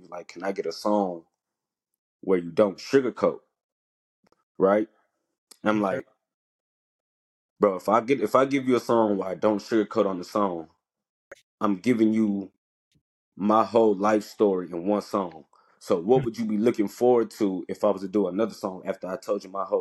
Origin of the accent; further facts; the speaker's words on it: Houston, Texas, United States; born there; also born or lived in Richmond; Me and my brother and my sister and them, we're originally from Houston. That's where we was born. We stayed there from when we was kids to about like 4 or 5 years old.